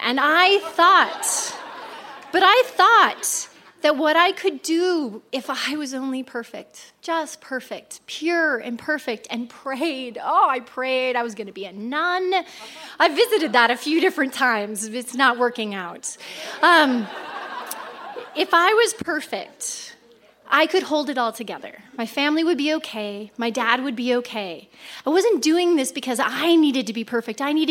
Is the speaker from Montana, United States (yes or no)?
yes; Whitefish, Montana, United States; So when I was 14 years old, I grew up in Whitefish, Montana. And one side of the family was fourth generation from there, and the other side of the family is Blackfeet Indian, and they've been there since the land's been there.